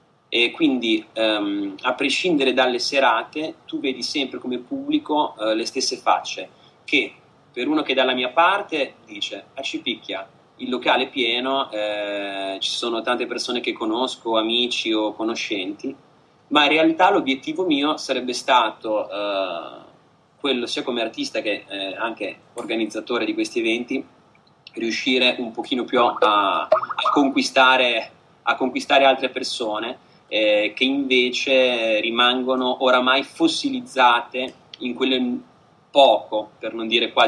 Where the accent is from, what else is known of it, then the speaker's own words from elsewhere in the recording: Modena, Emilia-Romagna, Italy; noi siamo di Modena, tutti fra Modena e provincia